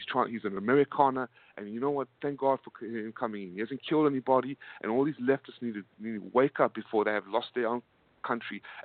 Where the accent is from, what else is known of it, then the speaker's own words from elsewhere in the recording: South Africa; I'm a South African myself